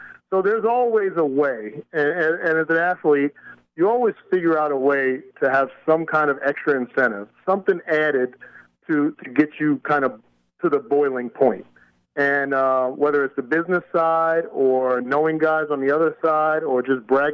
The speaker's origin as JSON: {"language": "English", "region": "New Jersey", "country": "United States", "said": "Even though I was from Jersey, I grew up a Marcus Allen fan."}